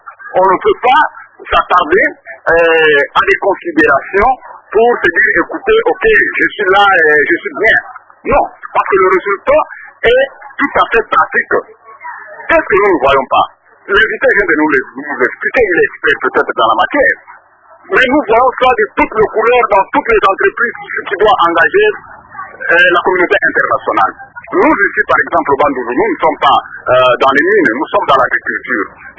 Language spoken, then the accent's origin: French; DR Congo; Nous sommes congolais, nous vivons des réalités ici.